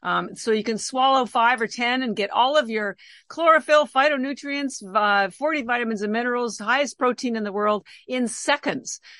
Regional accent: Canada; now in Boston, United States; So as I mentioned, I do live in Boston, Massachusetts, although I am Canadian, born and raised, educated. But I've lived in the States for almost 35 years.

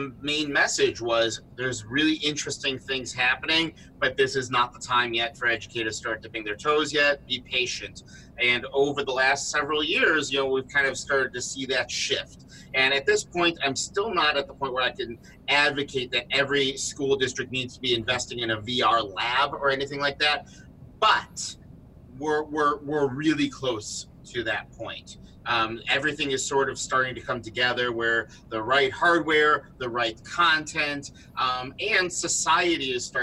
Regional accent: Chicago, Illinois, United States; Chicago. Well, just outside Chicago.

